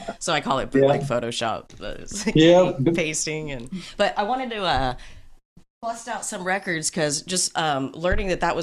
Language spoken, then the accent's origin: English; San Antonio, Texas, United States; because growing up in San Antonio, it was just like metal as fuck.